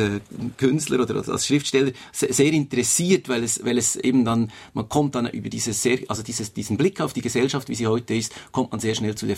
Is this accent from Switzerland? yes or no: yes; Bern, Switzerland; Ich bin als Schweizer in Bern aufgewachsen und hatte einfach immer diesen Namen von meinem Großvater.